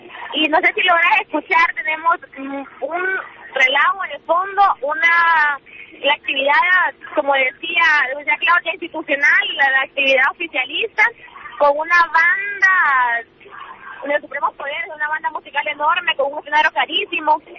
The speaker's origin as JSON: {"language": "Spanish", "country": "Honduras", "said": "Y nosotras como mujeres, nosotras como feministas, nosotras como hondureñas, al fin, sentimos de ustedes."}